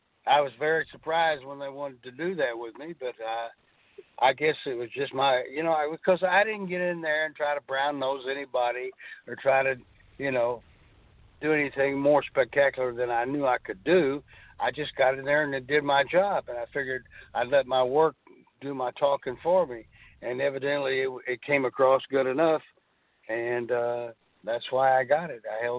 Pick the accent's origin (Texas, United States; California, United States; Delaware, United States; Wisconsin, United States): Texas, United States; Dallas; And besides, I was from Dallas, so I enjoyed being there anyway.